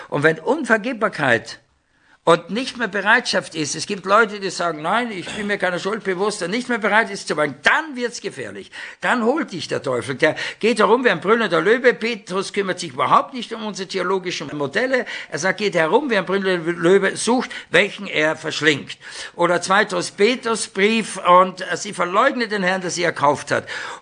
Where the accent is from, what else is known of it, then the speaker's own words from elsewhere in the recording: Austria; da stand Österreich, mein Heimatland.